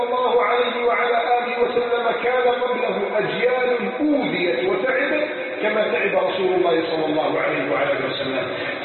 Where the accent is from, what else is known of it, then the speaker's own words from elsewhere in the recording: Egypt; اللهم انا نسالك ان تحفظ بلدنا مصر